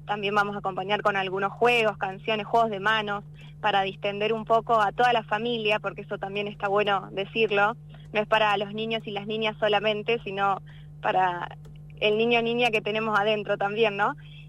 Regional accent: Tandil, Buenos Aires Province, Argentina; salí de Tandil, Buenos Aires, que yo soy de allá

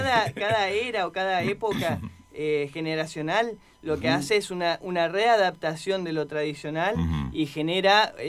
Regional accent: Neuquén, Argentina; yo soy de Neuquén, es bastante difícil viajar

